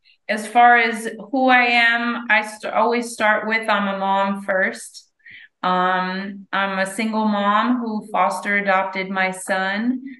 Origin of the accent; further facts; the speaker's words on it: Miami, Florida, United States; moved away as an adult; also born or lived in San Francisco Bay Area; now in Los Angeles, United States; I was born and raised in Miami, the 305. Proud of it. And I went to college in Northern California and stayed in California pretty much my whole adult life.